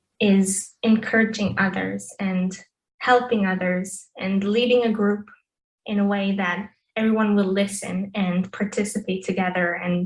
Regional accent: Israel; also born or lived in Berlin, Germany; I was born first in Israel, my home country where I live now. But 3 years ago, I just moved back from Berlin after living there for 5 years with my family.

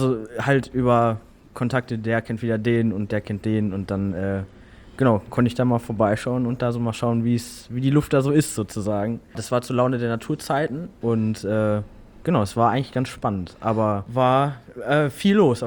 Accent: Hamm, North Rhine-Westphalia, Germany; Nee, ich komme aus Hamm.

